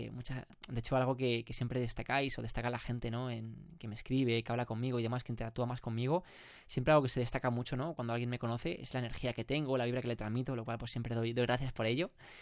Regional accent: Barcelona, Catalonia, Spain; moved away as an adult; now in Canary Islands, Spain; decidí irme de casa de mis padres y me fui, ¿no? De la ciudad, me fui de Barcelona. Ahora estoy aquí de vuelta, pasando unos mesecitos, ahora en verano y demás, pero en breve me volveré a ir para Canarias, que es donde actualmente estoy viviendo

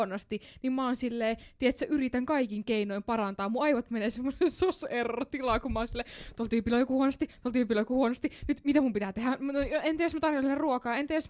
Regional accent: Jyväskylä, Central Finland, Finland; Mäkin olen niinku Jyväskylästä

